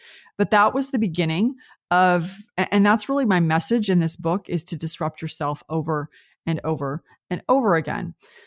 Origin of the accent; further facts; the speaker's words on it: California, United States; moved away as an adult; So I grew up in the United States and in California, which is what is now Silicon Valley.